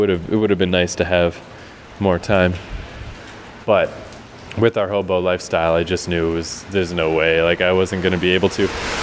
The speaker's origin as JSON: {"language": "English", "country": "Canada", "said": "I'm Canadian."}